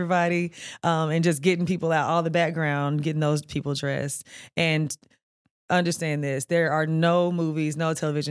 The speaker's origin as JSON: {"language": "English", "town": "Martin", "region": "Tennessee", "country": "United States", "said": "because where I'm from is really small. I'm from Martin, Tennessee."}